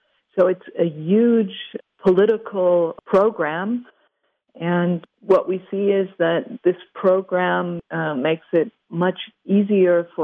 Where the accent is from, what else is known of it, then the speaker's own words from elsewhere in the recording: Germany; As I'm myself from Germany, I see how hard it is once you have an entrenched coal industry